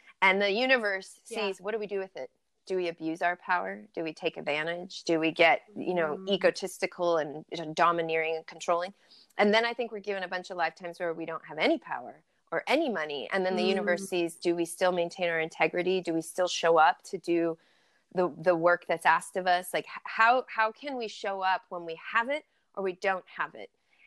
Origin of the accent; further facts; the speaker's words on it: Hawaii, United States; now in Ojai, United States; I grew up in Hawaii, so we didn't have a lot of the seasonal differences that people have in like Wisconsin, for example.